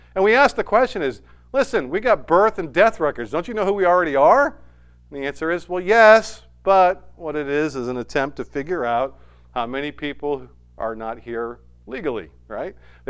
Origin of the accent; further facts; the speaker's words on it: Worcester, Massachusetts, United States; born there; also born or lived in Concord, New Hampshire; I was born in Worcester, Mass. We were from Worcester, Mass. We didn't stop at Worcester, Mass. We kept going to New Hampshire.